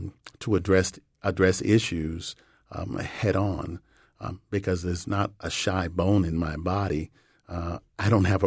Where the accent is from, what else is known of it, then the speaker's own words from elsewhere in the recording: Boston, Massachusetts, United States; I grew up in Boston, segregated Boston, went to segregated schools in the city of Boston.